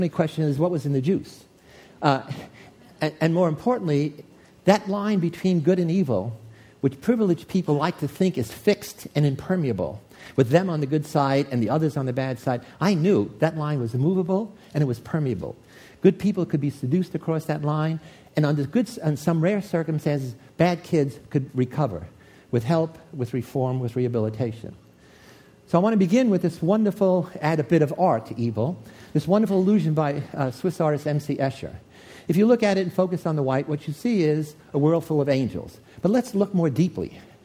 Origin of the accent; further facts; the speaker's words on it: New York, United States; When I was a kid growing up in the South Bronx, inner city ghetto in New York, I was surrounded by evil